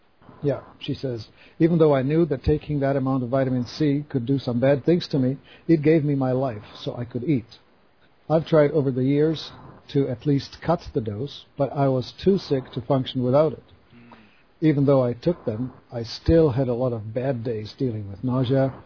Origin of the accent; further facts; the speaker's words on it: Czechia; I'm a Czech. I was born in Czechoslovakia. I grew up in Central Europe, behind the Iron Curtain, in the communist country, in a police state.